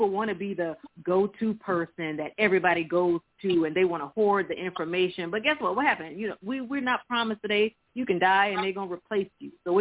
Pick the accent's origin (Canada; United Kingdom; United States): United States; South Carolina; Yes, honey. I'm from South Carolina, so yes, get me back to the East Coast.